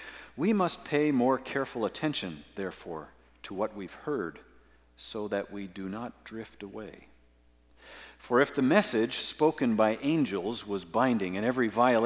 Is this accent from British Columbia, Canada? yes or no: no; Oakville, Ontario, Canada; my family lived both in Oakville, where I grew up in Ontario.